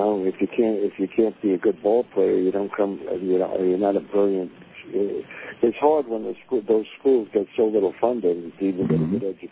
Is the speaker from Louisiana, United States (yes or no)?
no; Brooklyn, New York, United States; And I'm a New York kid. That's right. I'm from Brooklyn.